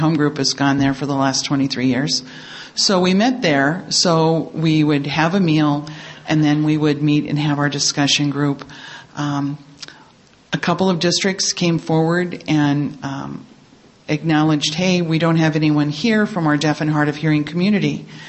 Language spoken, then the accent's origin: English; Minneapolis, Minnesota, United States; I'm from Minneapolis, Minnesota, which is known as Area 36 within our service structure.